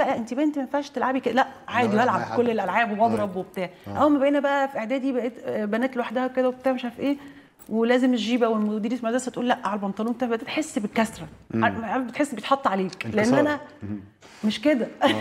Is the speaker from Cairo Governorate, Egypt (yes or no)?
no; Alexandria, Alexandria Governorate, Egypt; also born or lived in Monufia; والتنمر بقى عالمي عالمي لان انت في انا اسكندرانيه في المنوفيه بتكلم بلكنه